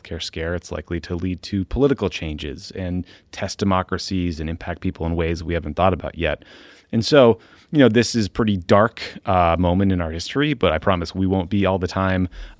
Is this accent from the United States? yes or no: yes; Boston, Massachusetts, United States; But it felt like a terrorist attack on my hometown.